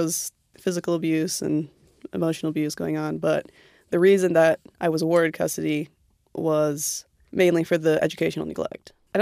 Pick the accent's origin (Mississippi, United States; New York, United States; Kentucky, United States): Kentucky, United States; also born or lived in Indiana / California; I was born in Indiana. I spent some time after Indiana. My parents moved to California, and then from California, we found ourselves in Kentucky.